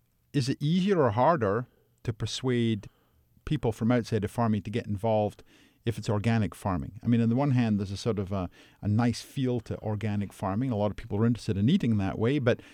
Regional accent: Scotland, United Kingdom; when I was growing up in Scotland, I had some in-laws on my mother's side of the family who were farmers.

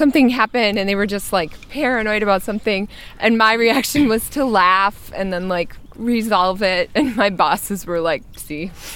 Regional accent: Eagan, Minnesota, United States; it was the Egan Stage Door Performers, because I grew up in Egan, Minnesota.

